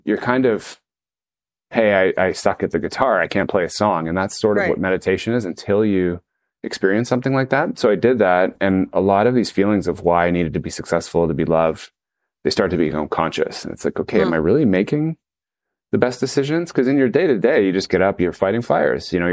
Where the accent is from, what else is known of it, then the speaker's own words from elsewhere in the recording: Toronto, Ontario, Canada; friends I grew up with in Toronto